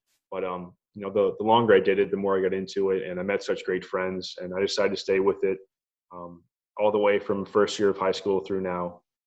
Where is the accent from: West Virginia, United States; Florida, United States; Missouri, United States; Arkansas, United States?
Florida, United States; Jacksonville; also born or lived in Philadelphia; Well, I was born in Philadelphia, and my family moved down to Jacksonville in 2005. I've kind of grown up with the community, even if it wasn't born here.